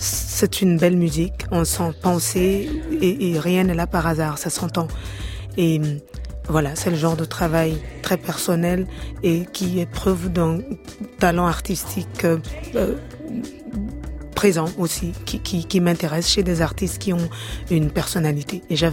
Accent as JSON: {"language": "French", "region": "Koulikoro", "country": "Mali", "accent": "Bélédougou", "said": "je suis fière de prendre mon fort accent du Bélédougou"}